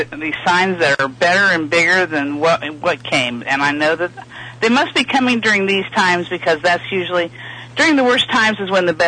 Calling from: Florida, United States; Oh, hello, Jerry. … from Florida.

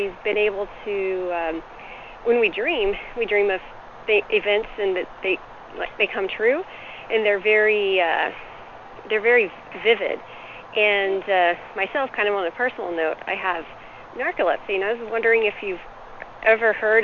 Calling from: Forest Grove, Oregon, United States; I'm calling from Forest Grove, Oregon.

